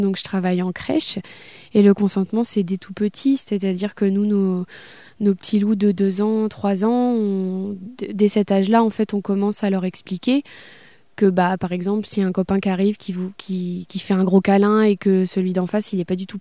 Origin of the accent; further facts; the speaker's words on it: Caen, Normandy, France; Oui, je viens de Normandie, du coup de Caen.